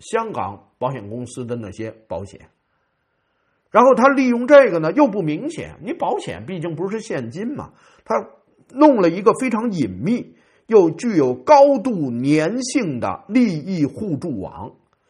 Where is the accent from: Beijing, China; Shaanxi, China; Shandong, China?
Beijing, China; 那我们家籍贯原来还河北唐山呢，那跟我在北京出生在北京长大，